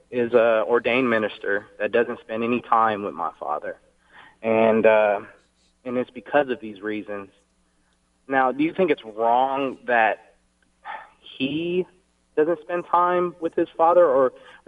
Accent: Phoenix, Arizona, United States; born there; It's awfully funny because I was born in Phoenix.

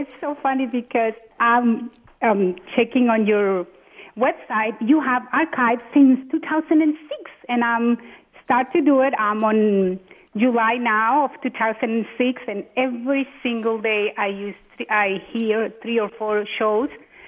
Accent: Honduras; I'm from Honduras.

